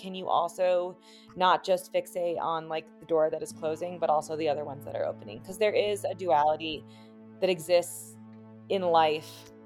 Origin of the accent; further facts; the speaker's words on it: Durango, Colorado, United States; now in Denver, United States; So I'm living in Denver, Colorado. We actually just moved to a neighborhood that is legitimately right next to the university where Ian and I met. So it's been a fun synchronicity. But I grew up in Durango, Colorado